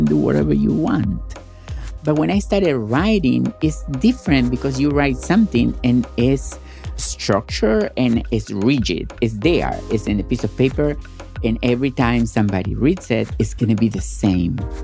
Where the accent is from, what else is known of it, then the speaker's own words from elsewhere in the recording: Argentina; English is a second language; now in Brooklyn, United States; I live in Brooklyn, New York City, and I am originally from Argentina.